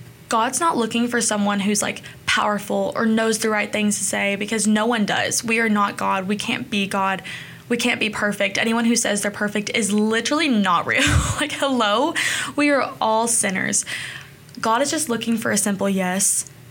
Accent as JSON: {"language": "English", "region": "Kentucky", "country": "United States", "tie": "born or raised there", "also_born_or_lived": "Tennessee", "said": "I grew up in the South. I was born in Tennessee, and I was raised in Kentucky"}